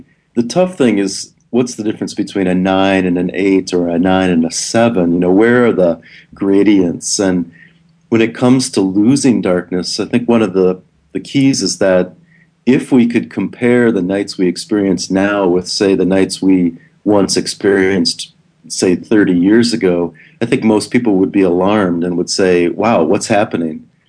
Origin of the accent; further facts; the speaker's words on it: Minneapolis, Minnesota, United States; the good fortune to grow up in Minnesota. I grew up in Minneapolis, and we've always had a cabin up in the northern part of the state